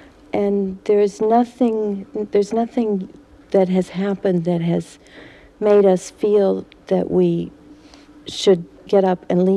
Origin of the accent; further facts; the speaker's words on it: Oklahoma City, Oklahoma, United States; I come from Oklahoma City